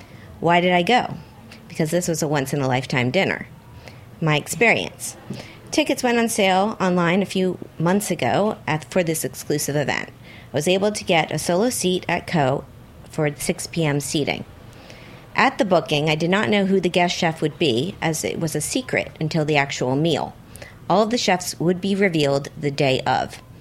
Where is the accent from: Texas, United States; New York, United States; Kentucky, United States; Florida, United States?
New York, United States; he heard I was from New York